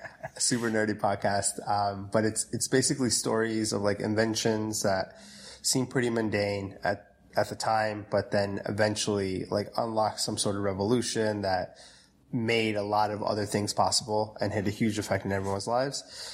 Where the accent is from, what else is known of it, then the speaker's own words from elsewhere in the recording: New Jersey, United States; we both play soccer growing up. And because of that, like, we grew up in Jersey, so went to a few MetroStars game